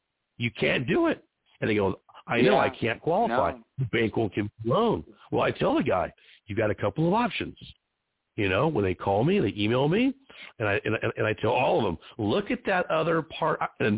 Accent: Sacramento, California, United States; also born or lived in Anaheim / Las Vegas / Tampa / Dallas; I was raised out west in California, in Sacramento. We lived in Anaheim, in Las Vegas, and we went to Tampa, in Dallas.

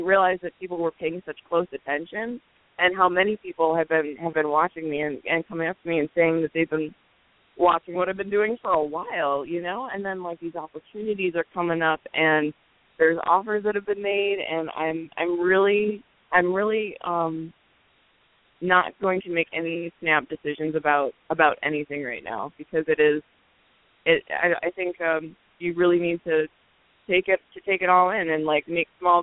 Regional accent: Toledo, Ohio, United States; Well, I was working in my hometown. We have a world-class, the Toledo Zoo is world-class.

